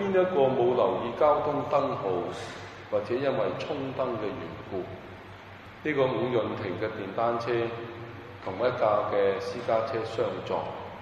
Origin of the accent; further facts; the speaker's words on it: Hong Kong; 我们香港人对香港的医疗服务，我们感到骄傲